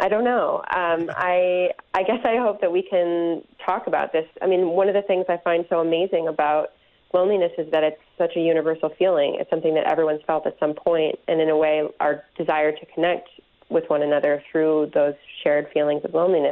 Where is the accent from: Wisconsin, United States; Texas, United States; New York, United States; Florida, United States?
Wisconsin, United States; Green Bay; I'm from Green Bay.